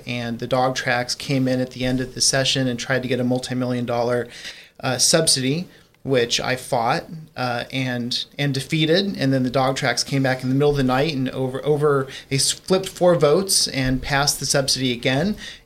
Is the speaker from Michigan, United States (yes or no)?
no; Portland, Oregon, United States; Well, I grew up in Portland, Oregon, and my mother always had rescue dogs around.